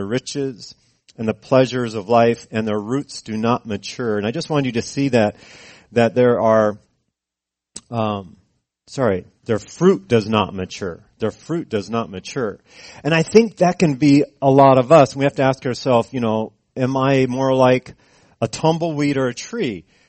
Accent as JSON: {"language": "English", "region": "California", "country": "United States", "tie": "born or raised there", "said": "As a matter of fact, I grew up in California, as most of you know"}